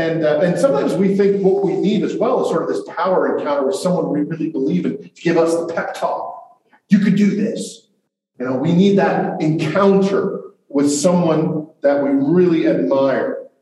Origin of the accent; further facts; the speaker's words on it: Mid-Atlantic, United States; It's like when I first lived in the South, I was a Yankee, and I didn't understand that. I was from the Mid-Atlantic.